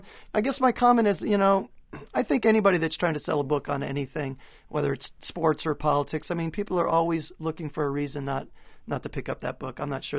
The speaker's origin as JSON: {"language": "English", "region": "Alaska", "country": "United States", "tie": "born or raised there", "said": "I grew up in Alaska"}